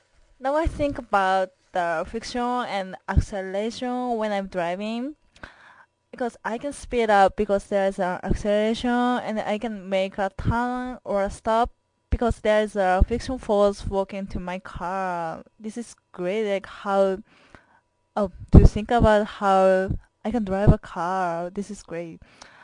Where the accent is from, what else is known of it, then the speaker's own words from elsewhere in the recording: Japan; accent: Japanese; first language Japanese; English is a second language; moved away as an adult; also born or lived in Oregon; now in United States; I'm Japanese and I'm from Japan. English is my second language, so I have a Japanese accent and my English is still broken sometimes.